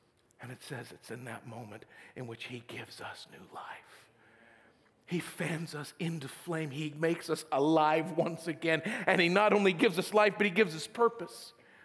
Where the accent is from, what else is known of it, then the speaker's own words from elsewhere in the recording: Idaho, United States; Growing up in Idaho, we actually had these places called water. Wherever there was water in Idaho, you would have cattails.